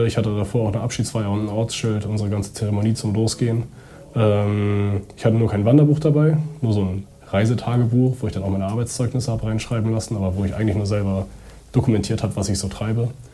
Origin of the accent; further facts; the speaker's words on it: Hamburg, Germany; ich komme aus Hamburg.